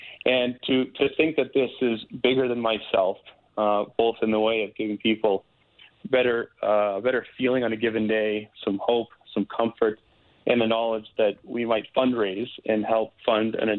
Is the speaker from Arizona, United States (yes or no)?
no; Boston, Massachusetts, United States; now in Calgary, California, United States; I grew up in Boston. She grew up in the Midwest of the U.S., and we could not possibly feel more at home in this league and in this city than we do right now.